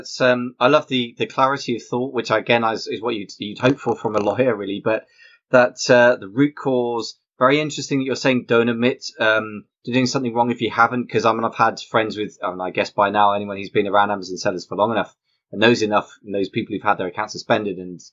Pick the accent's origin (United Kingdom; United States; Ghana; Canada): United Kingdom; I'm so British, I feel rude asking numbers